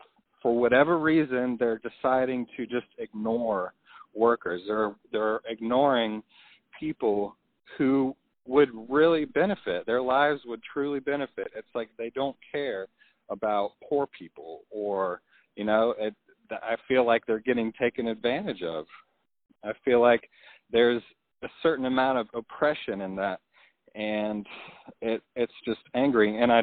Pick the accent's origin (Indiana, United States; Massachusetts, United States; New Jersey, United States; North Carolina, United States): North Carolina, United States; Candler; I'm from Candler, North Carolina, and I work as an Amazon driver.